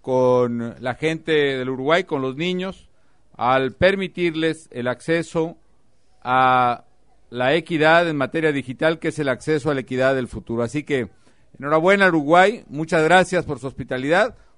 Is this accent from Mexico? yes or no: yes; Mexico; a lo que somos los mexicanos, a lo que creemos, a lo que pensamos